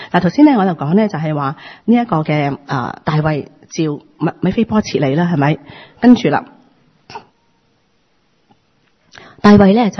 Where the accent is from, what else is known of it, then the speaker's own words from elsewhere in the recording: China; 我中國人一句做得好